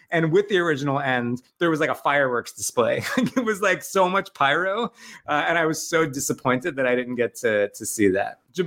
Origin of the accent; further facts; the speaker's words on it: New York, United States; Yeah. So I'm from Long Island. And so I saw, you know, I saw like every show.